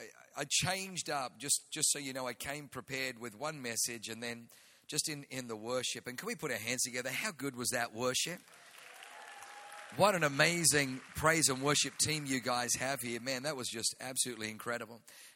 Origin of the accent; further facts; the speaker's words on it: Australia; accent: Australian; also born or lived in Germany; And I was born in Germany, so I got a German name, but I grew up in Australia, so I have the Australian accent.